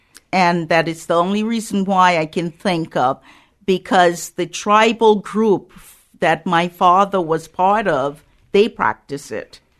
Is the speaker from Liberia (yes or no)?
yes; Liberia; Well, I'm from Liberia. I was born there and grew up there.